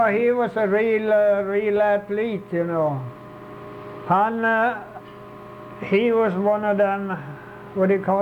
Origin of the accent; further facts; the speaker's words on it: Sweden; när vi var hemma i Sverige och gick i skolan, du vet, vi hade korgbollen där.